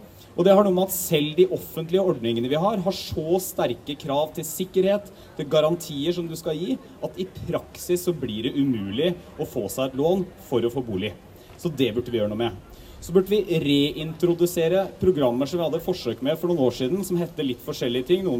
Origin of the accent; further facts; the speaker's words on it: Telemark, Norway; Jeg var hjemme I Telemark og besøkte en rusinstitusjon I Skien